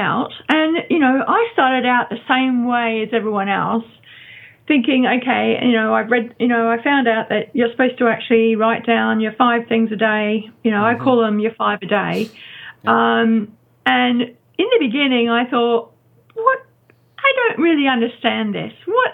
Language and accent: English; Australia; also born or lived in United Kingdom; I was born in Australia and did all my schooling. And then I went to the UK and lived there for 35 years and had a family and a career. And then I came back.